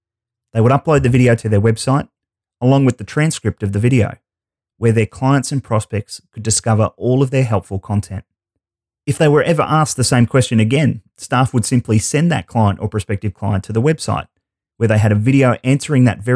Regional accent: Brisbane, Queensland, Australia; Brad Bell Real Estate in my hometown of Brisbane, Australia.

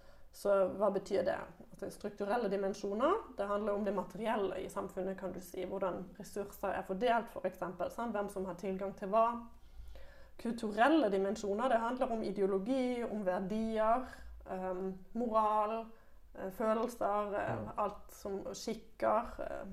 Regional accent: Germany; Norwegian is a second language; now in Norway; Som tysker, jeg kom her, jeg skjønte ingenting. Hvorfor krangler de om nynorsk?

